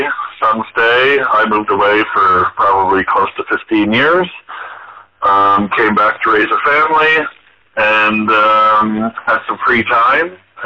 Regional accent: Barrie, Ontario, Canada; also born or lived in Montreal; I'm originally from, I grew up in Barrie, but I was born in Montreal.

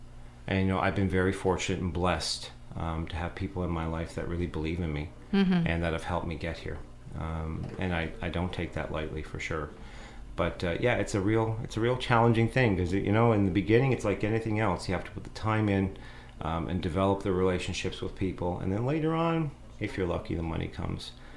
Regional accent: Cape Breton, Nova Scotia, Canada; I grew up in Cape Breton in a coal mining house with three small bedrooms

